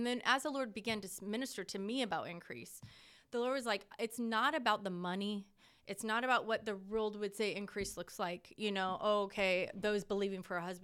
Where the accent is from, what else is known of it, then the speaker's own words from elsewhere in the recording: California, United States; And sorry, we're from California.